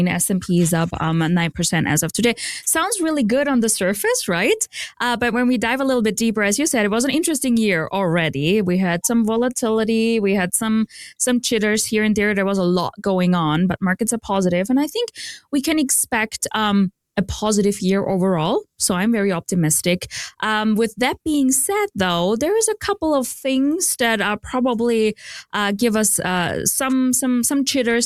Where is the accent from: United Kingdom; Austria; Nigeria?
Austria; English is a second language; moved away as an adult; now in United States; I sound a little bit like Arnold Schwarzenegger. I'm working on my accent, though. I'm originally from Austria. I moved to the U.S. With my husband 4 years ago.